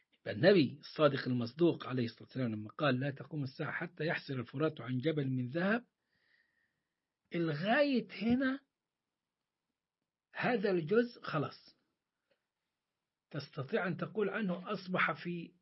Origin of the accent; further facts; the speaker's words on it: Egypt; الذهب اللي إحنا نعرفه زي جبال الذهب اللي موجودة عندنا في مصر ومناجم